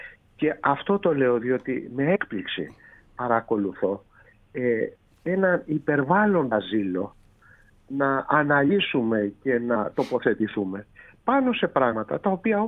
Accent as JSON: {"language": "Greek", "town": "Zakynthos", "region": "Ionian Islands", "country": "Greece", "said": "για να χρησιμοποιήσω μια έκφραση που χρησιμοποιούμε στον τόπο μου, στη Ζάκυνθο"}